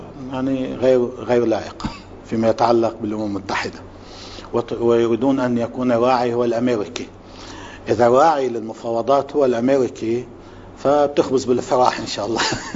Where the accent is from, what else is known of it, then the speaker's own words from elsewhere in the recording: Lebanon; نحن قاتلنا كلبنانيين، وبالتالي الأمر سيكون أهون في مواجهة التوطين.